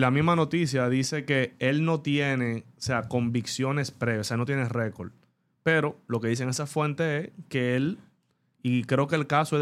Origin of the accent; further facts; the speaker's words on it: Dominican Republic; Pero tú tienes 20 años aquí y tú aún no sabes cómo somos los dominicanos.